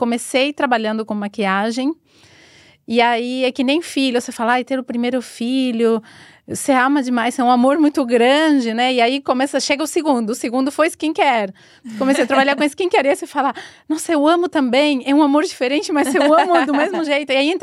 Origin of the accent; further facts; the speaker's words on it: Argentina; Portuguese is a second language; now in Brazil; Eu sou argentina, então meu sotaque vem daí.